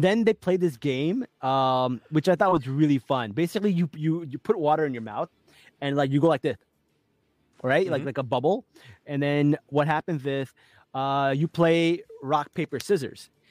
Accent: New York, United States; I'm sorry. I'm from New York.

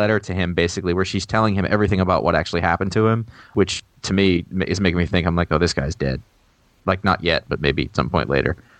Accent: Maine, United States; But I grew up in Maine, so it would be At.

